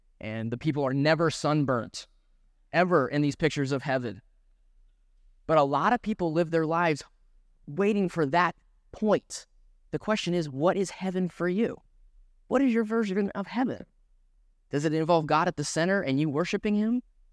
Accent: New Mexico, United States; I grew up in New Mexico, as Pastor Jeff mentioned. We don't have grass there, surprisingly enough.

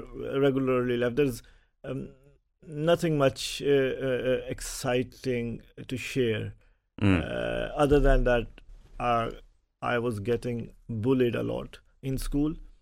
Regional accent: Lahore, Punjab, Pakistan; English is a second language; I'm from Pakistan. I born and bred in Pakistan. There is a city in Pakistan, Lahore. I born in Lahore and grew up in Lahore.

